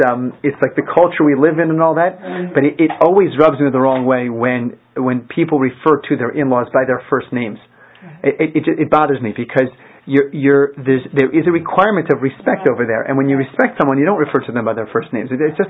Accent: Philadelphia, Pennsylvania, United States; my family lives in Philadelphia. I grew up in Philadelphia

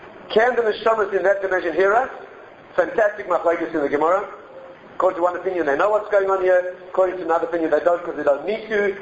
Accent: South Africa; I come from South Africa, it's all Litvak.

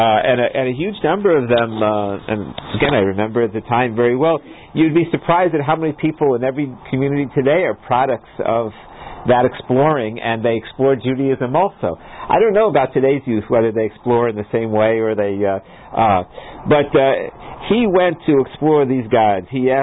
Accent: Ohio, United States; Where I grew up in Ohio, if a child was went to shul a lot, the conservative Reform would send him over to the Orthodox

